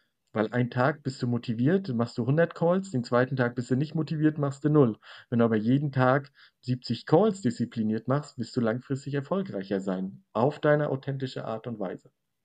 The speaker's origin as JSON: {"language": "German", "region": "Northern Germany", "country": "Germany", "said": "ich bin Norddeutscher"}